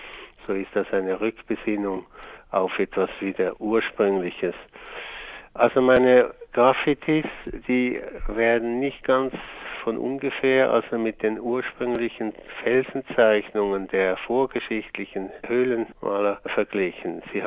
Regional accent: Zurich, Switzerland; born there; Ich bin in Zürich geboren, 1939, und ich bin mit 17 Jahren in die dortige Kunstgewerbeschule gekommen.

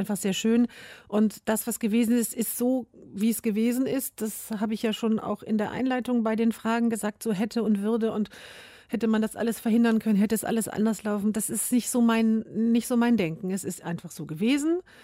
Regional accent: Hamburg, Germany; also born or lived in Schleswig-Holstein; Also ich bin nicht in Schleswig-Holstein aufgewachsen, sondern in Hamburg.

